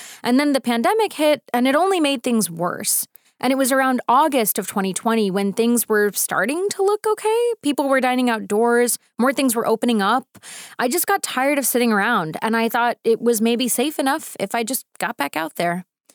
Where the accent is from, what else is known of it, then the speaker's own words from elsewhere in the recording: United States; it may not seem like a huge difference because we're both Indian, but it's basically like dating someone from a foreign country. I mean, I grew up American on McDonald's Happy Meals.